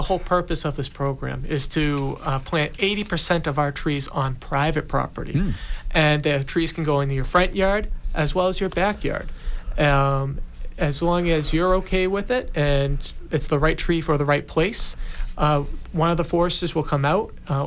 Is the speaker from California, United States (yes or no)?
no; Hanson, Massachusetts, United States; growing up in Hanson, my mother was always afraid of Brockton